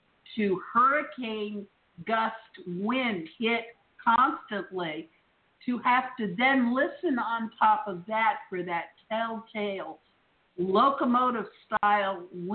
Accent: Florida, United States; also born or lived in New York; I grew up in Florida, but from the time I was 13 on, I did all of my school year back and forth from upstate New York to Florida.

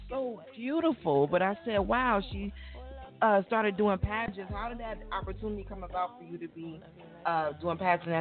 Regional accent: Newark, New Jersey, United States; I grew up in Brick City, Newark, New Jersey

